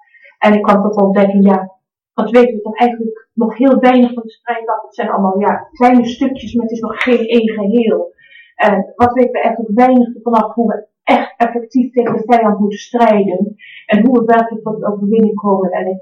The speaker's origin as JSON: {"language": "Dutch", "town": "Haarlem", "region": "North Holland", "country": "Netherlands", "said": "En ik kom uit Haarlem."}